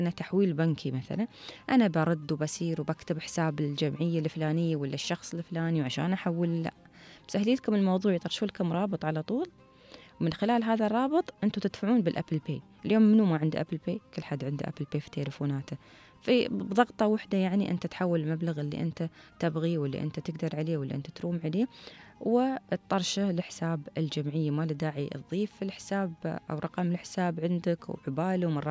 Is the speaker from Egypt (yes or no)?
no; Dubai, United Arab Emirates; أسلوب الحياة عندنا في دبي بالتحديد وفي الإمارات بشكل عام